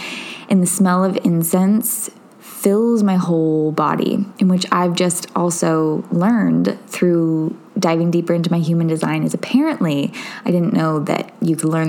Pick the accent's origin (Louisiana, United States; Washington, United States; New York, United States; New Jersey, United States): Washington, United States; Seattle; Tom's from England and I grew up in Seattle.